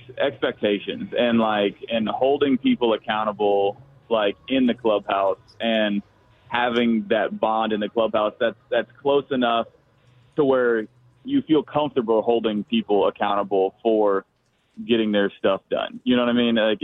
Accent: Kansas, United States; It was, like, I'm from Kansas

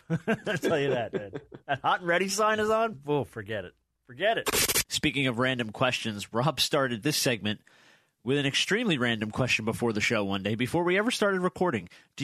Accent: New Jersey, United States; So like when I was a kid, I grew up in New Jersey. We would bike everywhere.

